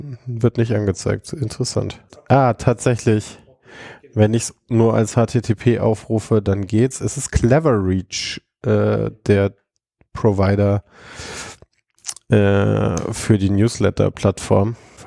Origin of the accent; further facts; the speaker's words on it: Augsburg, Bavaria, Germany; now in Munich, Germany; ich bin ja ursprünglich aus Augsburg nach München gezogen.